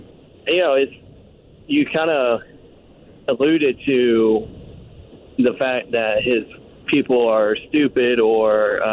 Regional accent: Louisiana, United States; So I grew up in Lethal, Louisiana, which is right next to now named Fort Pokagon

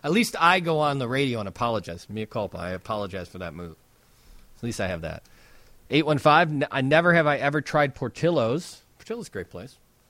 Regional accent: Chicago, Illinois, United States; I'm American. I'm from Chicago. Don't scare me.

